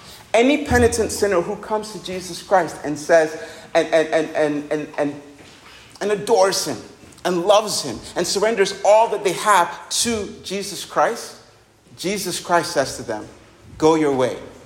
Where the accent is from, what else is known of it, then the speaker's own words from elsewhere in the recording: Nigeria; I'm a Nigerian. I totally get that.